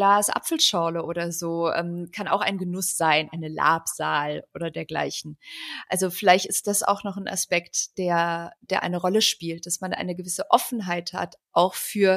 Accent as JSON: {"language": "German", "town": "Cologne", "region": "North Rhine-Westphalia", "country": "Germany", "said": "ich komme ja aus Köln"}